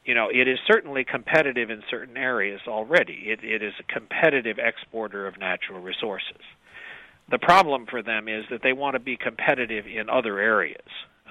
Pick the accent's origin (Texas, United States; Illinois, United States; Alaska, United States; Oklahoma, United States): Illinois, United States; Well, thank you very much, and it's good to talk to Illinois because that's my home state